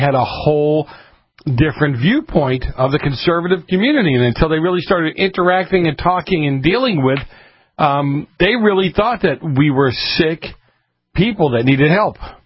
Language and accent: English; Boston, Massachusetts, United States; No. Actually, I'm from Boston.